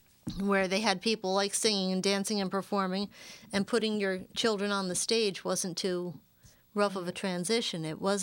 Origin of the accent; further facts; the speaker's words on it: Roselle, New Jersey, United States; I'm from Roselle and Scotch Plains.